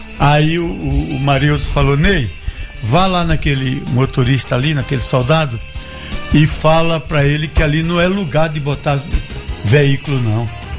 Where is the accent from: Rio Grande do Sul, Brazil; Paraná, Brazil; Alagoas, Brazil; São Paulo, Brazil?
Alagoas, Brazil; Eu sou alagoano